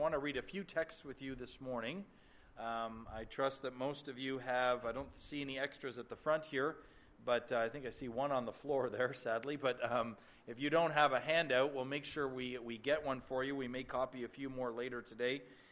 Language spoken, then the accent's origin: English; Canada; now in United States; I guess I'm somewhere in the middle because we're Canadian citizens, but now we live in the U.S.